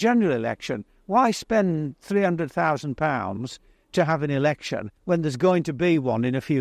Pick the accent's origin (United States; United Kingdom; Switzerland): United Kingdom; North West England; I don't know Blackpool very well because I'm from Cumberland, but we've also lived abroad.